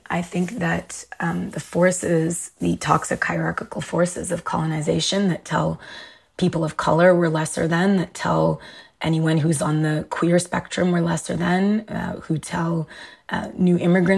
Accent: Montreal, Quebec, Canada; And if I said I'm from Montreal, born and raised

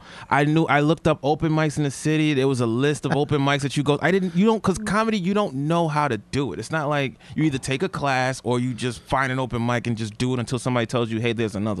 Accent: Manhattan, New York, United States; now in Queens, United States; Yeah, I'm from Manhattan.

